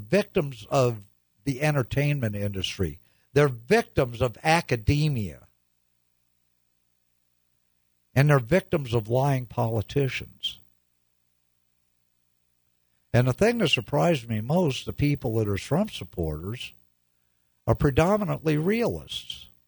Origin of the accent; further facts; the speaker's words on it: United States; I'm an American, and I believe you're Americans as well.